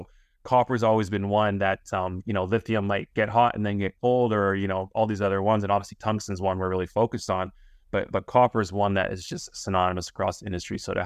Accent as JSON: {"language": "English", "town": "Vancouver", "region": "British Columbia", "country": "Canada", "said": "I'm from Vancouver originally"}